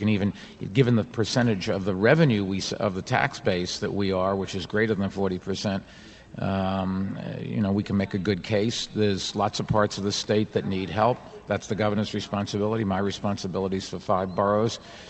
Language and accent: English; Boston, Massachusetts, United States; And I grew up in Boston, so I was a big Celtics fan.